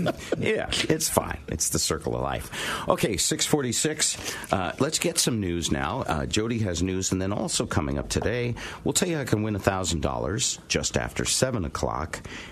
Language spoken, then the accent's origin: English; Connecticut, United States; In my home state of Connecticut